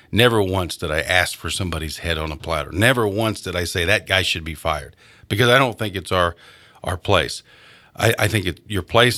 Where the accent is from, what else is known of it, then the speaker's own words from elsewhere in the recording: Ireland; And I'm an Irishman.